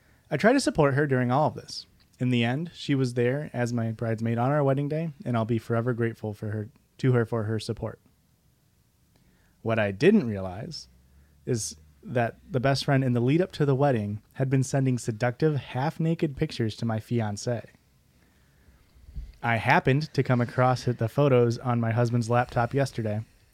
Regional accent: Canada; A little more background. I am Canadian, and he came here on an exchange program from Italy.

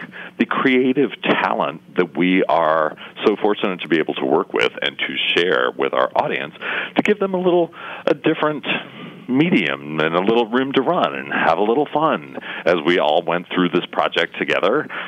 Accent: Tennessee, United States; also born or lived in Birmingham; now in Charleston, United States; I was raised in Tennessee, went to college in Pennsylvania, spent most of my adult life in Birmingham, Alabama

